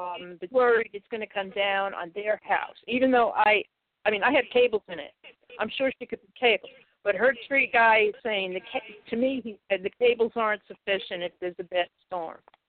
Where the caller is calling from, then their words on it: Connecticut, United States; I'm calling you from Connecticut.